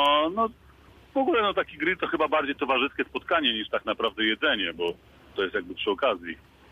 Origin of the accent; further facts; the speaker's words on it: Międzyrzecz, Lubusz Voivodeship, Poland; jadę do Zielonej Góry akurat, a jestem z Międzyrzecza.